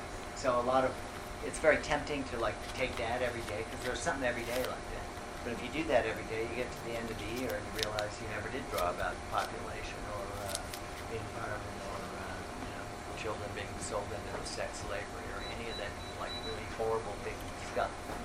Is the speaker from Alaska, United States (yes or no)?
no; Bloomington, Indiana, United States; Growing up in Bloomington, this was a legendary cartoonist at the Courier Journal in Louisville.